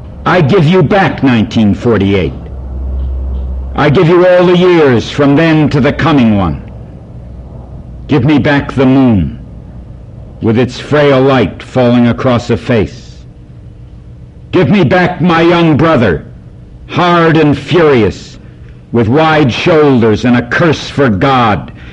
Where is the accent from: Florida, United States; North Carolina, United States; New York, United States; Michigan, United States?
Michigan, United States; Detroit; born there; And the only thing you have to know is that I am an identical twin and that I was born in Detroit.